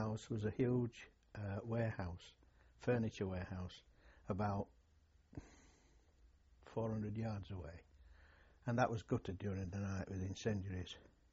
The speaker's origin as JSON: {"language": "English", "town": "Sheffield", "region": "Yorkshire and the Humber", "country": "United Kingdom", "tie": "born or raised there", "said": "In Sheffield."}